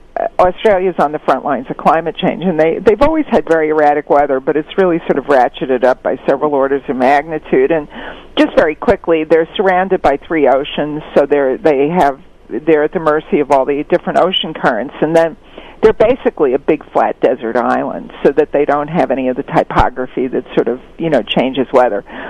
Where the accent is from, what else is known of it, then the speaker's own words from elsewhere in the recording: New York, United States; I grew up in New York, and I always thought of it as kind of this dirty, kind of grungy place.